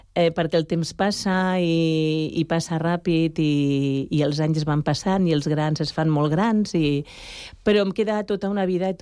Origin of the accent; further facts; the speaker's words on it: Badalona, Catalonia, Spain; moved away as an adult; envio un petó i una abraçada fortíssima a Badalona, sí. Perquè allà vaig néixer i allà vaig passar tots els anys de la meva vida, la infantesa, la joventut, fins que vaig tenir 22, 23 anys, que vaig venir a viure aquí, a Sant Cugat.